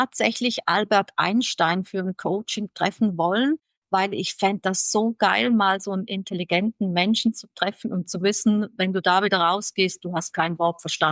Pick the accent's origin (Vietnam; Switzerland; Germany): Switzerland; Ich bin Schweizerin